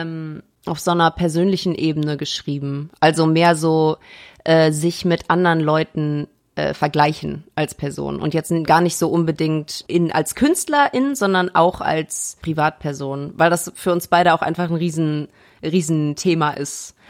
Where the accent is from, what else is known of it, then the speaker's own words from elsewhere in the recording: North Rhine-Westphalia, Germany; wir kommen ja beide aus NRW, wir sind quasi auch Nuppen im Westen